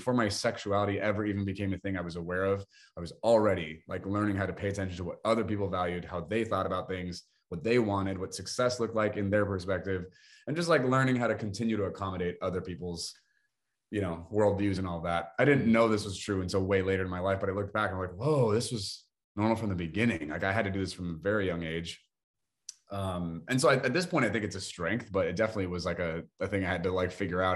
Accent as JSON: {"language": "English", "country": "Guam", "tie": "born there", "said": "I was born on Guam, which is a U.S. territory, but a Chamorro island. This is an island in the middle of the Pacific Ocean."}